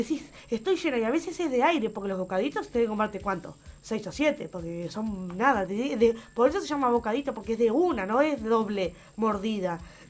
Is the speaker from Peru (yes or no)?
no; Salto, Uruguay; porque somos de Salto, imagínate